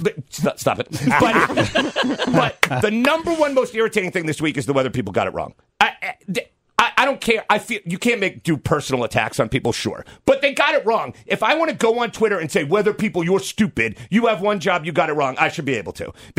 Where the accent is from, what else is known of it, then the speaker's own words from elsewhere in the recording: New Hampshire, United States; So, growing up in Southern New Hampshire, like, the Lakers were... You know, I should hate the Lakers.